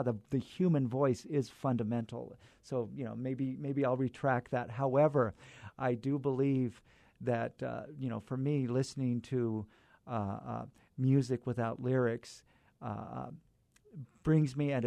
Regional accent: Fresno, California, United States; now in El Paso, United States; I've been in El Paso for almost 20 years. And I feel like, yeah, I mean, even though I'm from California, from Fresno.

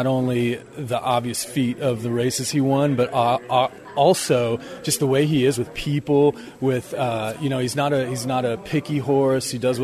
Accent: West Coast, United States; You know, I'm from the West Coast, so I really like the West Coast teams.

